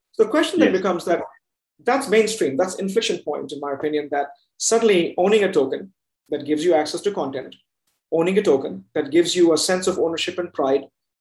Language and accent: English; India; I'm an Indian and I love my cricket.